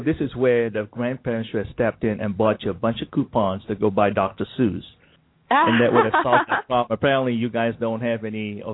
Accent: Malaysia; And I grew up in Malaysia, and to be honest with you, I've always been fascinated with astronomy, because in Malaysia, the time when I grew up, the skies were so clear.

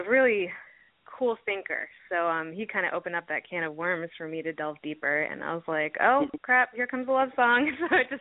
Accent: San Diego, California, United States; I wanted to sing it at a Padres game because I'm originally from San

